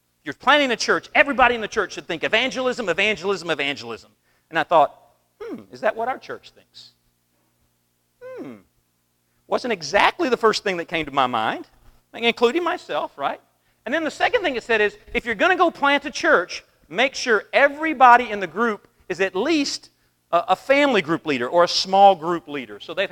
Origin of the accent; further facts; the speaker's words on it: the South, United States; Growing up in the South, religion's all around me